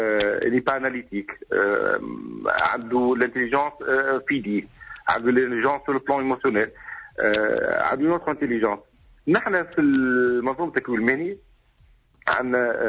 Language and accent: Arabic; Tunisia; عندنا في تونس